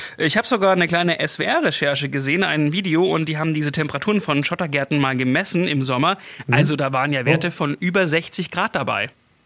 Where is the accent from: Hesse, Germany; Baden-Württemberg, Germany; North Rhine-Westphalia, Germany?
Baden-Württemberg, Germany; Stuttgart; Das ist ein ganz wichtiger Punkt für mich als Stuttgarter.